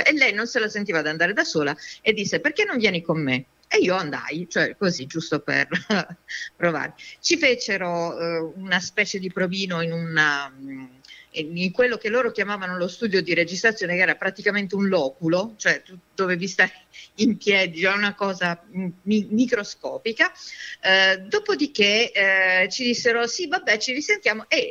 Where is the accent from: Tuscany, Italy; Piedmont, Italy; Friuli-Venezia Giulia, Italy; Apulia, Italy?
Apulia, Italy; Bari; born there; now in Giovinazzo, Italy; Io sono nata a Bari, però non vivo a Bari, vivo a qualche chilometro a nord di Bari, in un piccolo paese sulla costa che si chiama Giovinazzo